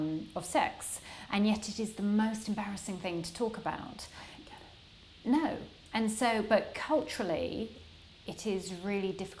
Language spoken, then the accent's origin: English; United Kingdom; I'm British. I'm very dull.